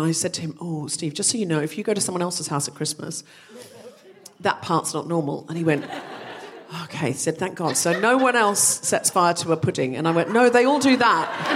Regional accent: Australia; I grew up in Australia and there was very little snow.

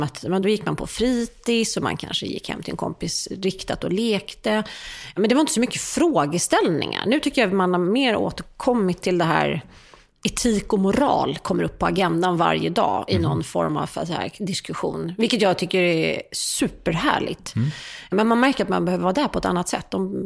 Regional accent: Stockholm, Stockholm County, Sweden; also born or lived in United States; Men jag är då född på Östermalm och uppväxt där större delen av min uppväxt. Mm. Och även hela mitt vuxna liv, förutom 4 år när jag bodde i USA.

